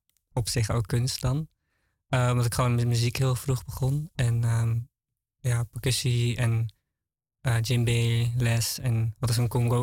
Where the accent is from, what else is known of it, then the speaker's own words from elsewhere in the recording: Haarlem, North Holland, Netherlands; in Haarlem-Zuid. Ik ben geboren en getogen Haarlemmer.